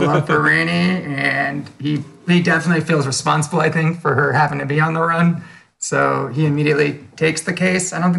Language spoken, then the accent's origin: English; California, United States; now in Nevada; As a Californian myself, now living in Nevada, from someone that used to drive from Southern California, Northern California all the time.